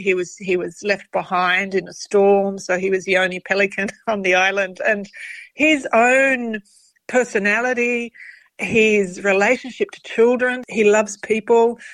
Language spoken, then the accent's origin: English; Australia; because I am Greek and because I am Australian